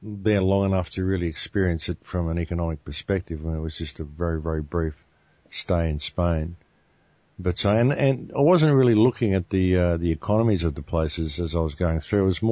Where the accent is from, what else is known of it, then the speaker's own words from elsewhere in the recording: Australia; I mean, I'm from Australia